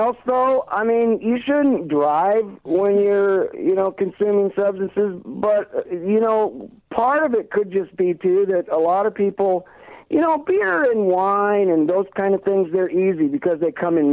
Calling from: California, United States; Well, I'm in way Northern California, further than the wineries, you know, way up here by the Oregon border, in the Emerald Triangle in Trinity County.

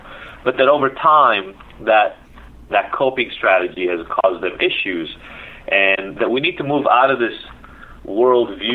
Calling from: Los Angeles, California, United States; In not yet sunny Los Angeles.

